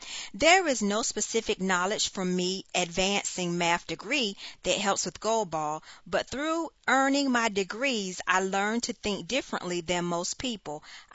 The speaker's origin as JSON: {"language": "English", "region": "Michigan", "country": "United States", "tie": "born or raised there", "said": "Both of my parents worked for the Big Three auto industry for their entire careers. Growing up near Detroit had a huge impact on me and my wife's upbringing."}